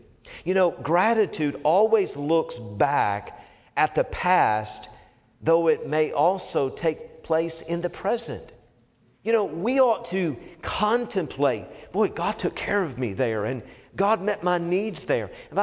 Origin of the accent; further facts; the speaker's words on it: Tennessee, United States; I'm from Tennessee, you know? I'm used to coon hunting or, you know, whatever, cat hunting or whatever.